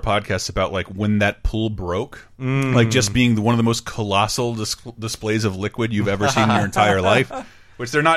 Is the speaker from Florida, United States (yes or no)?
yes; Florida, United States; Growing up in Florida and swimming and everything, I have ingested so much pee in my life.